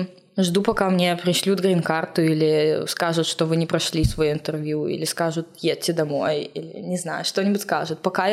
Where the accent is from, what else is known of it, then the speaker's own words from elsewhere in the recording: Minsk, Belarus; Я сразу же сказала, что я из Беларуси, я из Минска.